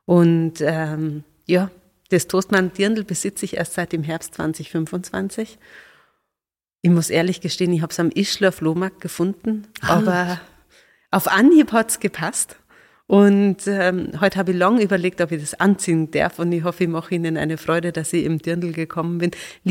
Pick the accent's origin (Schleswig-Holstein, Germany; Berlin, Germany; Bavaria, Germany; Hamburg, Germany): Bavaria, Germany; wir sind aus Bayerisch-Schwaben